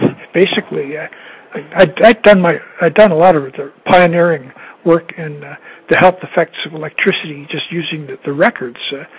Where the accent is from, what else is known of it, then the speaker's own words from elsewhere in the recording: Albany, New York, United States; moved away as an adult; also born or lived in Honolulu, United States; I'm an East Coaster, born and bred in Albany, New York, and I moved away to Honolulu, to University of Hawaii in the early 60s, and I wound up on the West Coast in 1968 to take my last job at Washington State.